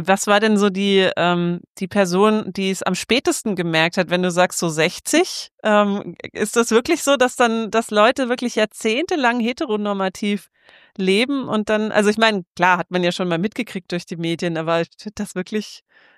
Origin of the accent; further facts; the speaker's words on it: Southern Germany, Germany; ich komme ja aus Süddeutschland